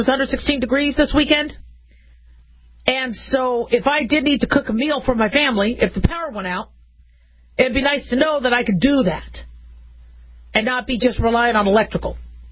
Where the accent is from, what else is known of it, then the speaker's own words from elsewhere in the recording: Phoenix, Arizona, United States; also born or lived in Las Vegas / Los Angeles; I grew up in Vegas and Phoenix. I was born in L.A. And there was an earthquake when I was really young.